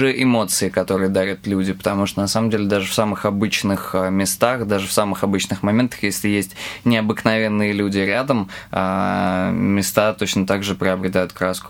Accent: Korolyov, Moscow Oblast, Russia; У нас была первая в Королеве, это мой родной город, группа

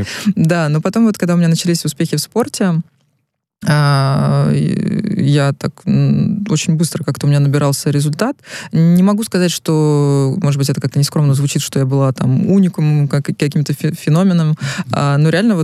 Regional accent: Russia; я девочка из России, еду к тебе на соревнования

